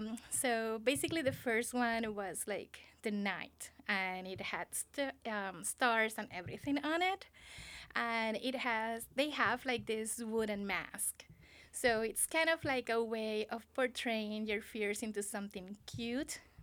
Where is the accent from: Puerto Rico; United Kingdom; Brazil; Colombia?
Puerto Rico; I have been a guest in Clinkatani for 6 years, but I was born and raised in Puerto Rico.